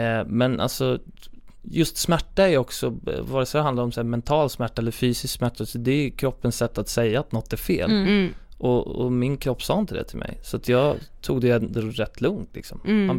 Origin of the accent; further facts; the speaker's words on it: Östergötland, Sweden; accent: östgötska; Men det är många som tycker just östgötska som jag har är ju...